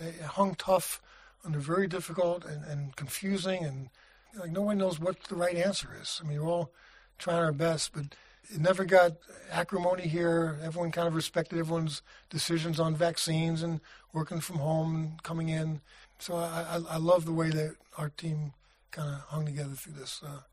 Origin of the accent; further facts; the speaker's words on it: New York, United States; or New York City, I grew up in New York, so you're on Fifth Avenue, and it's back bumper to bumper and horns honking